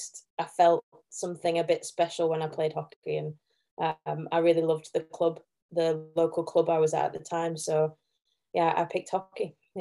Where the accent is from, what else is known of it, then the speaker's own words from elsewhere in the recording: Sheffield, Yorkshire and the Humber, United Kingdom; So I'd got signed up for a football academy with Sheffield Wednesday, that were my kind of club, my hometown club.